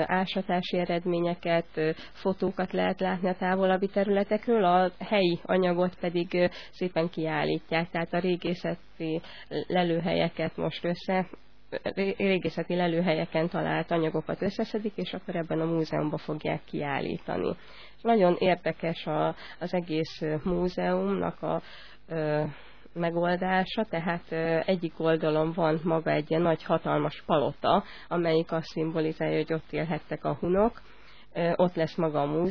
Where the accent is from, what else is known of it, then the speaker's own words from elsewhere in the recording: Hungary; mert ők teljesen biztosak abban, hogy nem csak, hogy mi magyarok származunk a hunoktól